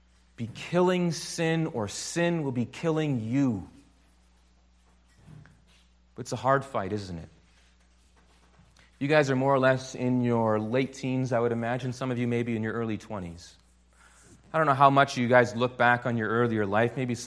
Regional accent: Grand Rapids, Michigan, United States; I can tell you, I come from Grand Rapids. I come from Classis, Michigan, of the URC.

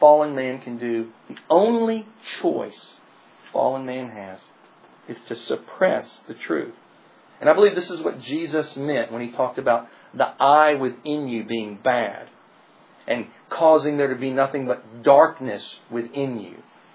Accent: Tennessee, United States; You know, I'm from Tennessee, so I have to keep it simple.

